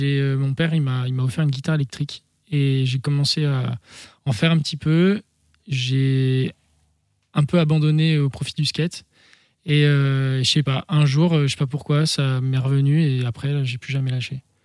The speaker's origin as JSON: {"language": "French", "region": "Auvergne-Rhône-Alpes", "country": "France", "tie": "born or raised there", "said": "Oh, j'ai grandi à la montagne, entre l'Ain et la Haute-Savoie."}